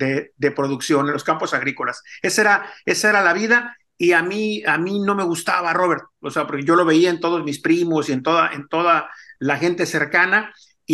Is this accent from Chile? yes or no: no; Alameda Juárez, Zacatecas, Mexico; en el ranchito donde yo nací, que se llama Alameda Juárez, es un ranchito que pertenece al municipio de Moyagua, Zacatecas, un ranchito de 500, 600 habitantes